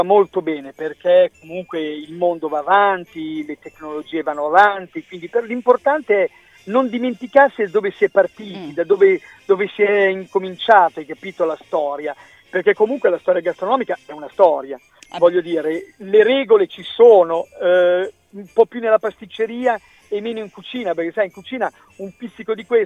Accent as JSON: {"language": "Italian", "region": "Emilia-Romagna", "country": "Italy", "said": "siccome io sono emiliano, certo."}